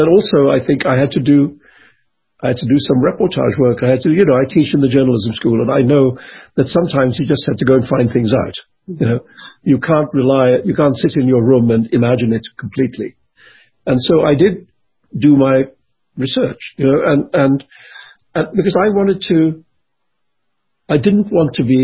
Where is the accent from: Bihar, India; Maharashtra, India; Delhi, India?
Maharashtra, India; Mumbai; growing up in Bombay, I, from an early age